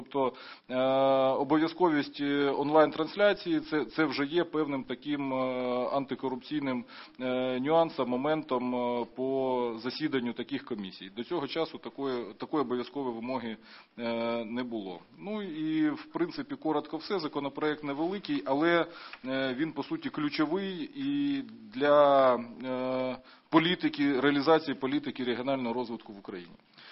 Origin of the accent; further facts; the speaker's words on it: Sumy Oblast, Ukraine; в моїй рідній Сумській області